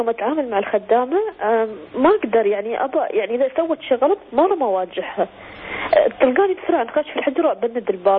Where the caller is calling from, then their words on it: Dubai, United Arab Emirates